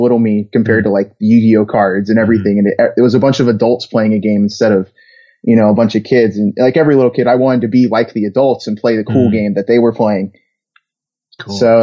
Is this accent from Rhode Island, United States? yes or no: no; Gulfport, Mississippi, United States; Yeah, I am born and raised in Gulfport, Mississippi. Definitely an interesting place for Magic.